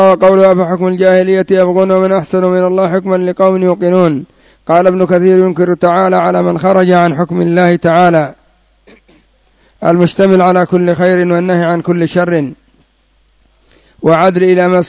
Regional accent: Yemen; أو يعتقد أن هذه القوانين مأخوذة من الكتاب والسنة، كما هو الحال عندنا في اليمن.

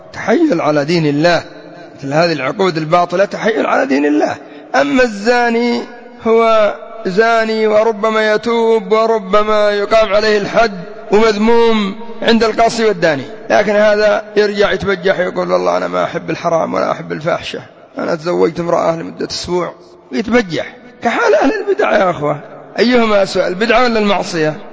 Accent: Yemen; فترة من الفترات انتشر عندنا في اليمن ما يسمى بالزواج السياحي

